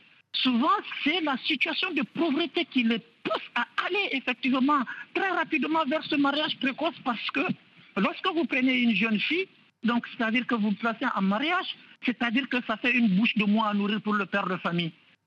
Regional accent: Niger; en tant que Nigérien et musulman

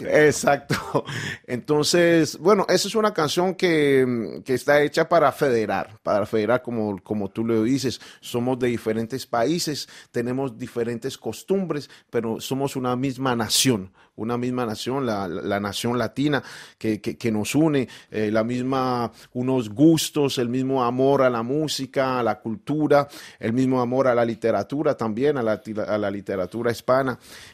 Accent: Colombia; estoy muy contento que este año en mi país, en Colombia, hubo un cambio de bando en el poder

